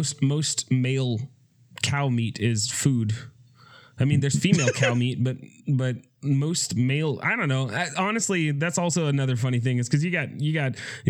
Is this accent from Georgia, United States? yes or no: no; San Diego, California, United States; Like, you know, when we grew up in San Diego